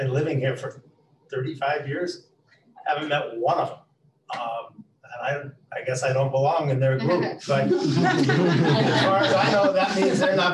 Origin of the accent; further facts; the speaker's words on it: Winnetka, Illinois, United States; I was brought up on the North Shore. I was the son of a doctor, of a lawyer, and my mom's family was all doctors, and you know, as it turned out, I was actually one of the poorer people in Winnetka.